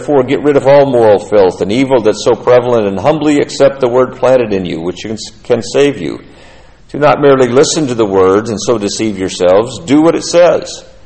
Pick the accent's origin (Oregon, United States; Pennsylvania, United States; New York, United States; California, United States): Oregon, United States; Roseburg; See, I grew up a long, long ways from the Deep South. I grew up in Roseburg, Oregon, a town that didn't even have a person of color in it until I was junior high.